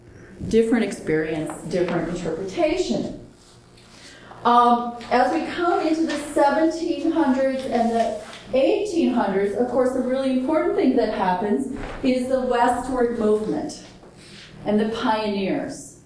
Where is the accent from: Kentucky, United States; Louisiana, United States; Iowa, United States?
Iowa, United States; Now, I got to tell you, I grew up in Iowa.